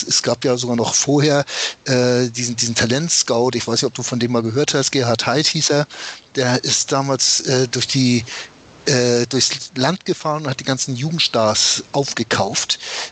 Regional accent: Hamburg, Germany; Aber das war schon immer, dass man einfach als Hamburger Jung

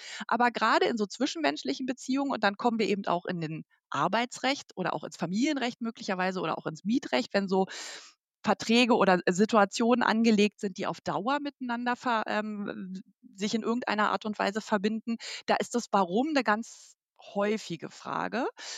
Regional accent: Berlin, Germany; Also ich bin im Süden Berlins aufgewachsen. Das heißt, meine nördliche natürliche Grenze ist der Kudamm.

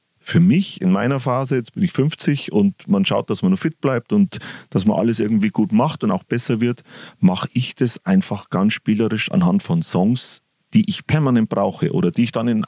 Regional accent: Bavaria, Germany; Ich bin im Bayerischen Wald groß geworden, noch vor Internetzeiten.

